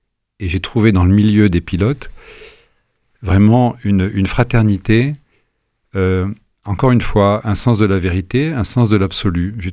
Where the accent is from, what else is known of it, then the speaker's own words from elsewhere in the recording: Meknès, Fès-Meknès, Morocco; born there; souvent au Maroc, dont je suis originaire, je suis né à Meknès.